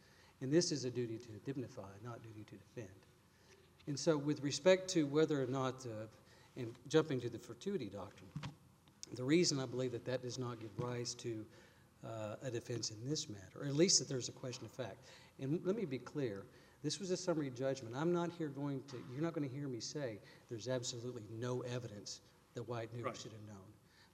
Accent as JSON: {"language": "English", "town": "Fort Worth", "region": "Texas", "country": "United States", "tie": "born or raised there", "said": "In that case, which is from the Fort Worth Court of Appeals, my hometown"}